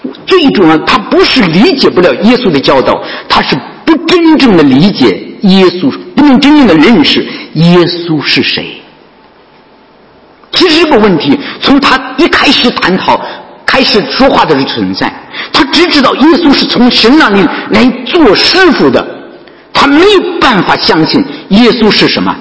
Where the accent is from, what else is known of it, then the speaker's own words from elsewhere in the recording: China; 我常说外国人有外国人的宗教，怎么样？我们中国人也有我们中国人的宗教